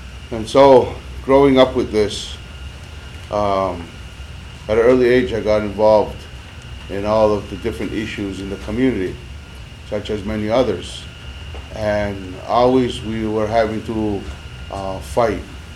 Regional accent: Kahnawake, Quebec, Canada; moved away; Originally, I came from Ganawage, but like many others, in 1974, we left what people call the reservation.

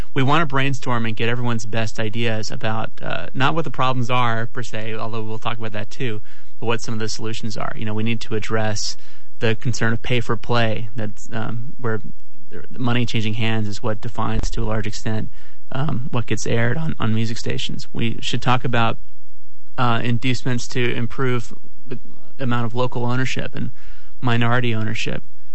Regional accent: Durham, North Carolina, United States; A radio executive from my hometown in Durham, North Carolina

